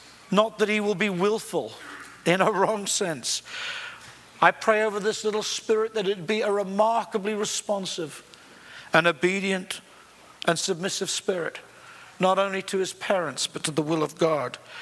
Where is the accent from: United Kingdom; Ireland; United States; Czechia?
United Kingdom; England; And you might think, as an Englishman and a guy who used to teach English, that I'll be quoting William Shakespeare at this point.